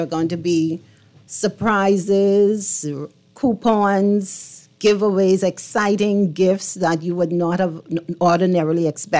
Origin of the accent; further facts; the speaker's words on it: Cat Island, Bahamas; I'm from Kid Island. You know, they don't say Cat Island.